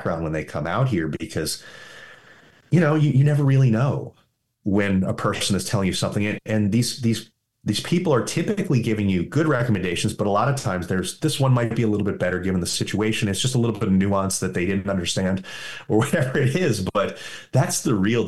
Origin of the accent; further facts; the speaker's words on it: East Coast, United States; It's different than where I grew up on the East Coast.